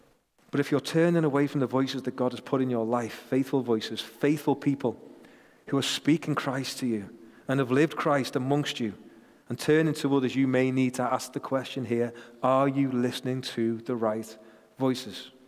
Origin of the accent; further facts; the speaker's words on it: St. Helens, North West England, United Kingdom; I'm going to say we, even though I'm from St. Helens, I'm claiming it.